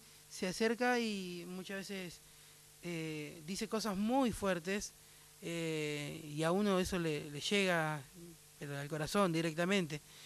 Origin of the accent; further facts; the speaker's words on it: Buenos Aires, Argentina; also born or lived in Las Talitas, Tucumán; Sí, en Las Talitas. Y mis viejos cuando llegan a Buenos Aires yo tenía 2 años.